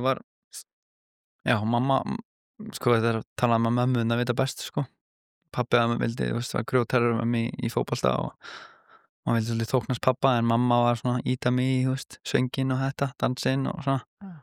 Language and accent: Icelandic; Hafnarfjörður, Capital Region, Iceland; ég uppalinn í Hafnarfirði og hérna, öll fjölskylda minni bara, þú veist, við erum allir miklir haffinningar og hef alltaf búið í Hafnarfirði